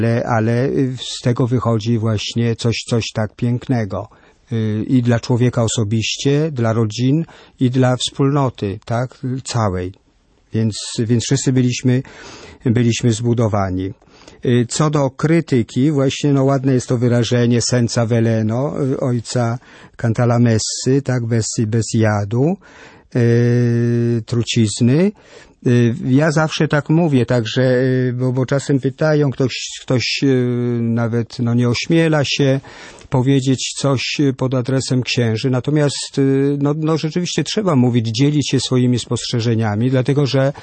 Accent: Kraków, Lesser Poland, Poland; Ja jestem z Krakowa, więc przeżywałem te dni.

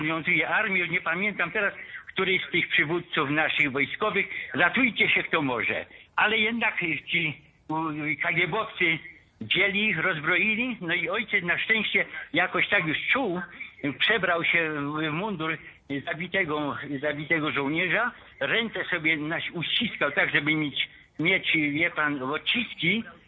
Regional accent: Greater Poland Voivodeship, Poland; bo jestem z Poznańskiego

